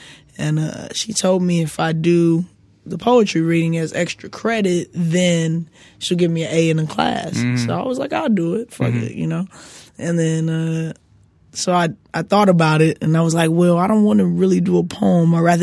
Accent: Los Angeles, California, United States; It's actually 38th Street. I grew up on Exposition.

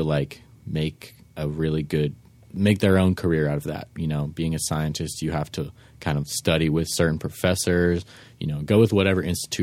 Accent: San Francisco, California, United States; I was born and raised in San Fran, in Bernal Heights, if you know where that is.

